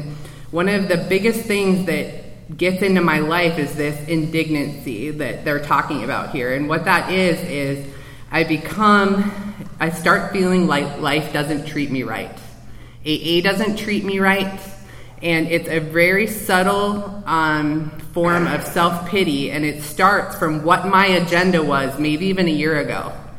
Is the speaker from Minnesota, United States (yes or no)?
yes; Minnesota, United States; I was, I grew up in Minnesota, and I was a jock